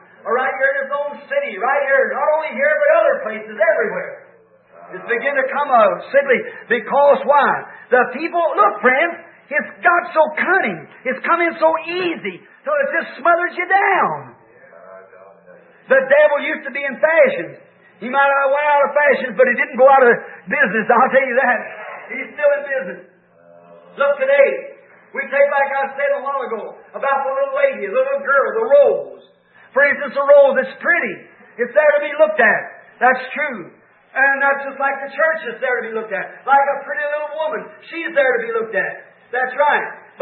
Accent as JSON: {"language": "English", "country": "United States", "said": "The rockest place in the United States, or the world, is this nation. I'm an American."}